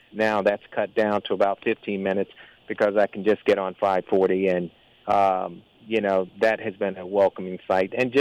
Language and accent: English; Wilson, North Carolina, United States; I'm originally from Wilson, North Carolina